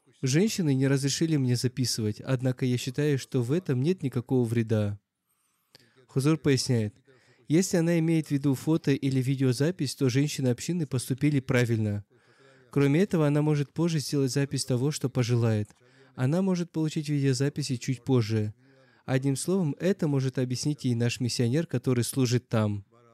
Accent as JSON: {"language": "Russian", "country": "Kosovo", "said": "Мы из Косово"}